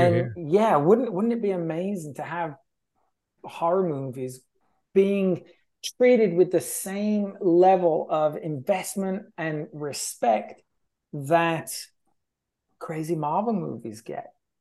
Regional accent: England, United Kingdom; especially being English, like Wicker Man has meant so much to me throughout my entire life.

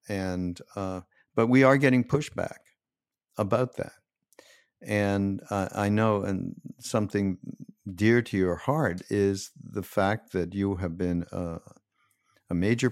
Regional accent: Canada; I'm from Canada

